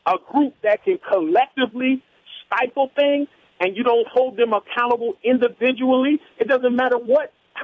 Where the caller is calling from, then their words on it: Virginia, United States; from Virginia.